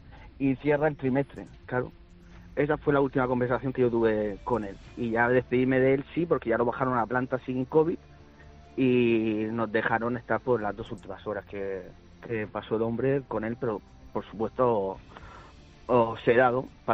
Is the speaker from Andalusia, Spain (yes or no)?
no; Murcia, Region of Murcia, Spain; porque a él se lo llevaron, somos de Murcia, se lo llevaron el día 31 de diciembre